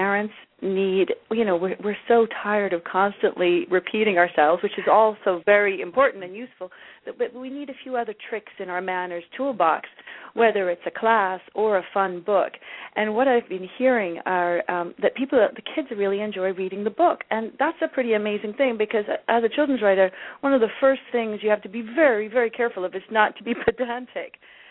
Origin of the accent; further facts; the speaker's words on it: England, United Kingdom; And I grew up in England, and I had to learn a few things that I didn't even know.